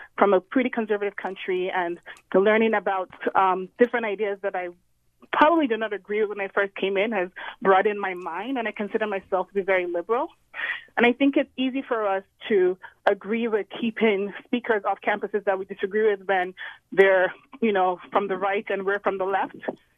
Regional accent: Nigeria; moved away as an adult; now in United States; I'm black. I'm a Nigerian immigrant and went to college in the U.S., came to the U.S. for college and stayed on.

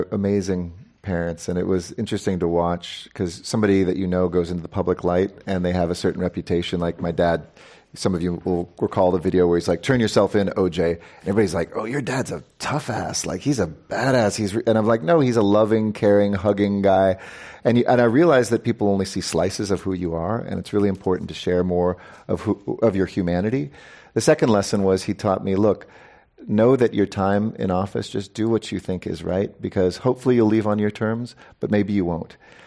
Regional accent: California, United States; I'm from California.

